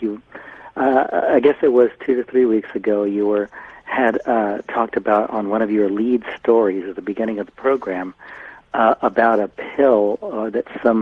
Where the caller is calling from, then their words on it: San Diego, California, United States; I'm calling from San Diego.